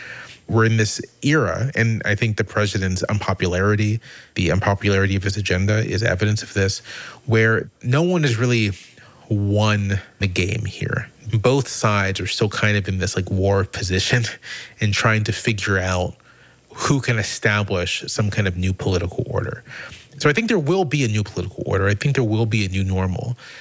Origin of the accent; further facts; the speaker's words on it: Virginia, United States; I grew up in Virginia. I was born in the South. My family is from the American South.